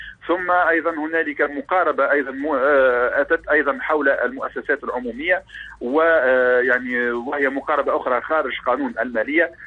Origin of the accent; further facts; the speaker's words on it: Tunisia; آخر نحن عندنا في تونس يعني فقاعة يعني عقارية